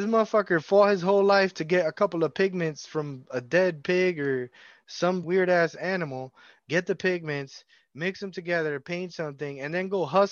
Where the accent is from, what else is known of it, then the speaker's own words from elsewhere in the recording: United States; I'm only speaking as an American perspective because I am here, I live here, and I am an American